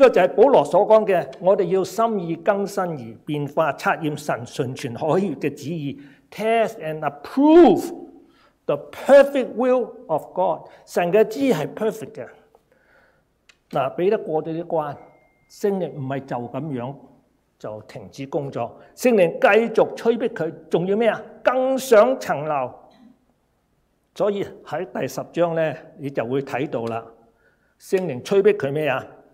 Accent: China; 这是我们中国人传统厚道处事的方法来的

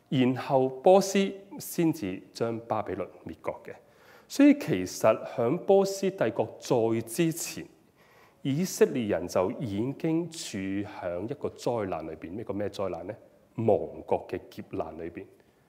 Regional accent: China; 我哋中國人經常講叫做咩？天災人禍。

